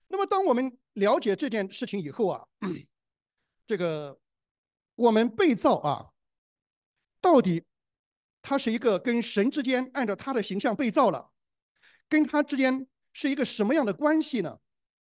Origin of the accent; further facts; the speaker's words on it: China; 我们中国人一般的情况下是不会接受的，对吧？